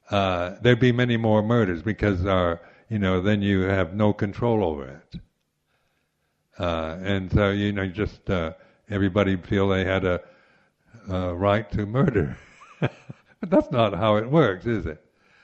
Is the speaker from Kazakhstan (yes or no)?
no; England, United Kingdom; born there; we identify with the particular place we're English because we're born here.